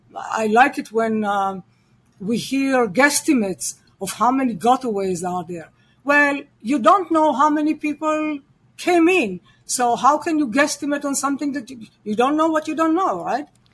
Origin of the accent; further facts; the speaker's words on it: Israel; English is a second language; moved away as an adult; now in United States; And there are many people, actually, who came here. I came here from Israel.